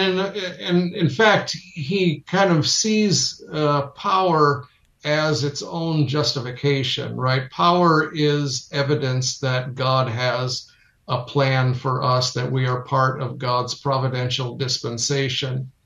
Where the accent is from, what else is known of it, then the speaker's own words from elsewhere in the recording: United States; Yeah, I'm glad I'm an American.